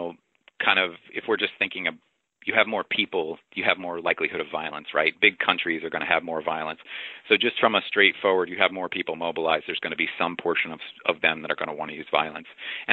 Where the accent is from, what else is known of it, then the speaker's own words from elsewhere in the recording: the South, United States; I mean, I remember, I grew up in the South